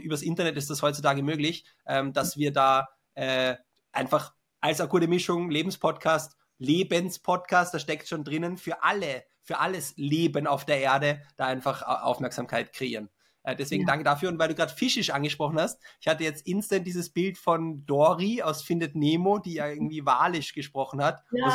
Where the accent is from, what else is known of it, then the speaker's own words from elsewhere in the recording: Austria; accent: Austrian; also Deutsch wäre es in meinem Fall oder Österreichisch wäre meine Muttersprache